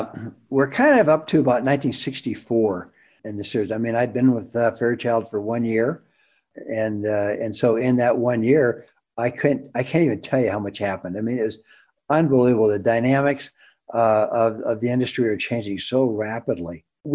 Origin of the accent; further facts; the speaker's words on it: California, United States; I don't tell anybody that I'm from the Bay Area. I just tell them I'm Silicon Valley because they know exactly where that is.